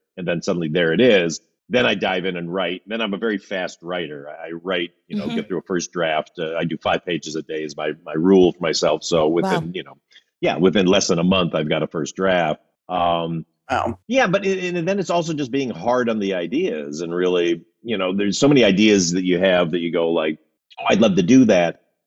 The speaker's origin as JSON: {"language": "English", "region": "Midwest", "country": "United States", "said": "You know, I love that I'm from the Midwest because I always have this very Midwestern take on the world"}